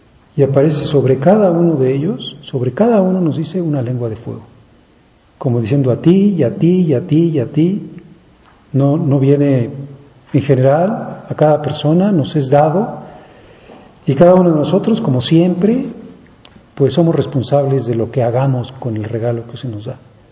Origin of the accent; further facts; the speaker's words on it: France; padre era ateo, mis abuelos eran ateos, mi madre era atea, mis abuelos maternos eran ateos. Vengo de una zona de Francia que es sumamente descreída, sumamente fría en cuestiones religiosas.